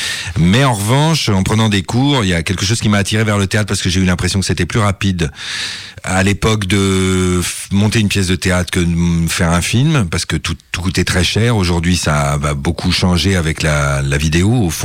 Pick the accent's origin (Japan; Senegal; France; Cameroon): France; Centre-Val de Loire; moved away as an adult; Eh bien, en fait, je viens du Loir-et-Cher, dans la région centre, et puis après mon baccalauréat, je suis allé à Paris